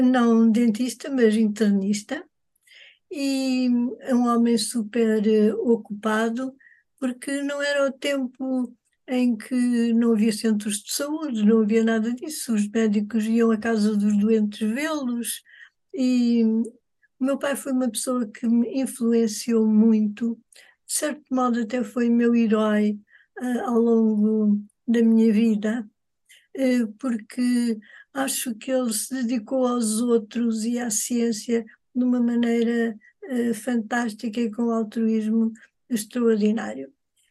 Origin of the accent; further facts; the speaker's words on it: Lisbon, Portugal; Nasci em Lisboa, vivi sempre em Lisboa. Sou uma lisboeta, mas uma cidadã do mundo.